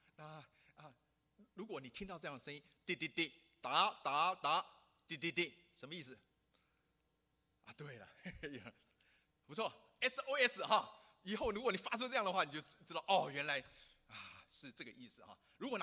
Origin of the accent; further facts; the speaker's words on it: Keelung, Taiwan; also born or lived in Hong Kong; 我是基隆的客家人。啊，基隆没有客家庄啊，没有啊。哦，那我才跟他说，哦，原来我是香港出生的，我爸妈是广东客家人，那我们在家都讲客家话。